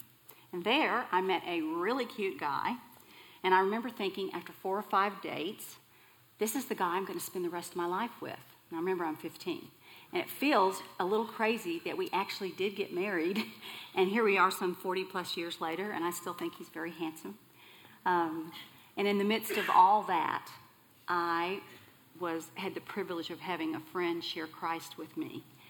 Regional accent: Dallas, Texas, United States; I grew up right here in Dallas.

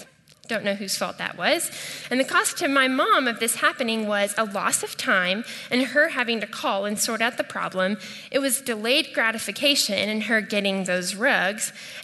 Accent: Houston, Texas, United States; I am from Houston

